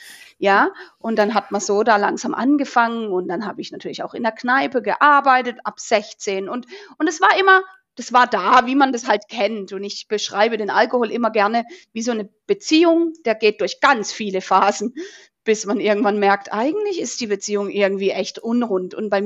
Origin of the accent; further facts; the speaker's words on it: Baden-Württemberg, Germany; Ich komme aus Süddeutschland, Katharina, nicht Bayern, aber Baden-Württemberg. Ich komme vom Kaiserstuhl, einer Weingegend. Ich sag immer, ich bin Wein, so bin ich aufgewachsen.